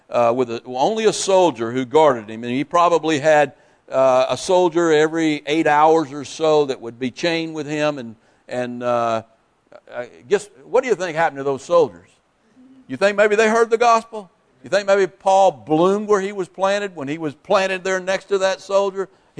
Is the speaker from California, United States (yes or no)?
no; Greenville, Mississippi, United States; born there; You know, I was born in Greenville, Mississippi, but my heart is not for, I have nothing to do with Greenville, Mississippi.